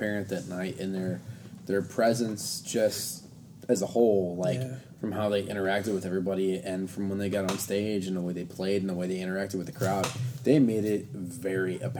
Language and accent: English; St. Louis, Missouri, United States; We're from St. Louis and we opened up your show.